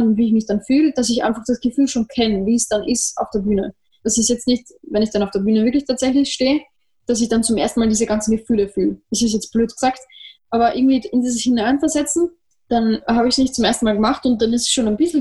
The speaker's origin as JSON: {"language": "German", "region": "Vienna", "country": "Austria", "said": "Und gerade bei uns in Wien halt die Musik von einem Konzert"}